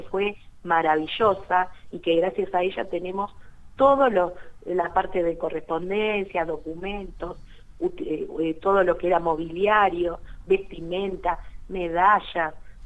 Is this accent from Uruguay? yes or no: no; Argentina; es el prócer que nos identifica como argentinos.